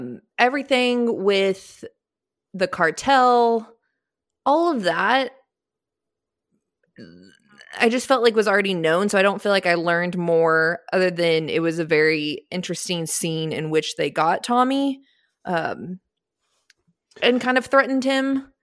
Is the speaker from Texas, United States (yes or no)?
yes; Austin, Texas, United States; only because I grew up in Austin. Grandparents have always lived in Lubbock